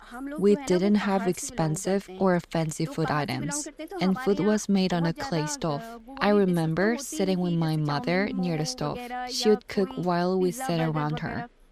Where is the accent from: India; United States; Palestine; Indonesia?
India; Uttarakhand; I'm from Almora district. I was educated from an early age. I come from a middle-class family. And because of that, I was raised in the village itself.